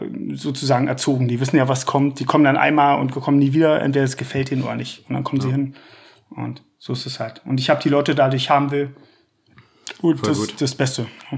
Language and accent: German; Brandenburg, Germany; Brandenburg ist natürlich meine Heimat und da wohne ich jetzt lustigerweise auch wieder. Aber ich habe mich halt für Berlin entschieden.